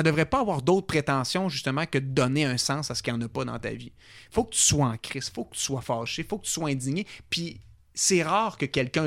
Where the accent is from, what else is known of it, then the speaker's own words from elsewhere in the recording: Quebec, Canada; parce que moi, je venais, tu sais, de l'Est du Québec, je n'ai pas des grands centres.